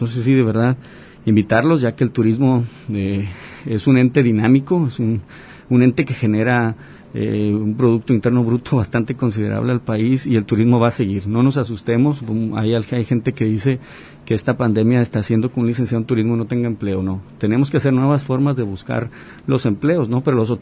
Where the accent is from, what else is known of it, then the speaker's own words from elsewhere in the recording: Mexico; nosotros como mexicanos pues salgamos de este estrés de la pandemia